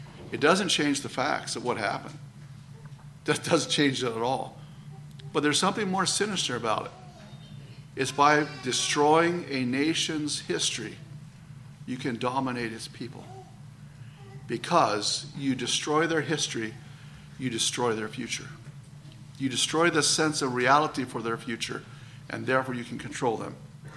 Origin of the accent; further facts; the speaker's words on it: Maryland, United States; now in Canada; You know, I grew up in Maryland, so it was south of the Mason-Dixon line, which means I would have grown up on the southern side.